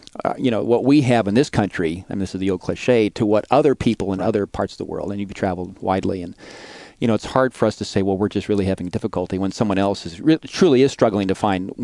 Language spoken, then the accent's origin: English; Fresno, California, United States; he was well known in the community in my hometown of Fresno